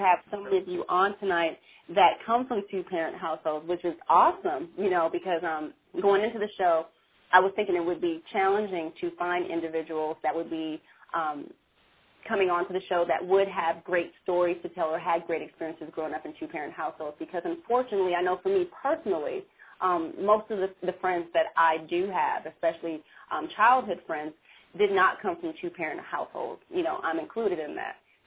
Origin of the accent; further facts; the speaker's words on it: California, United States; now in Atlanta, United States; It's such a huge difference based on where I grew up in California and then where I am now in Atlanta.